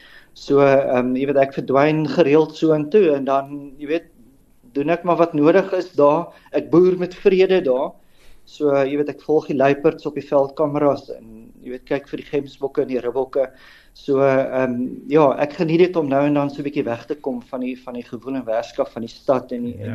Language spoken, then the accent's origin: Afrikaans; Potchefstroom, North West, South Africa; Ek het op Potchefstroom groot geword, op Hoër Volksskool Potchefstroom skool gegaan en ek het ook daar gestudeer.